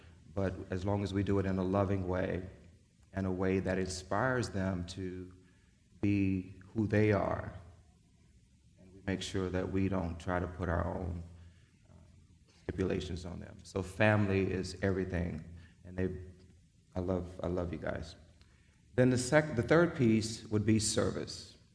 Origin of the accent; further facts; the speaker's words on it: Florence, South Carolina, United States; because I'm from Florence, and I love this community.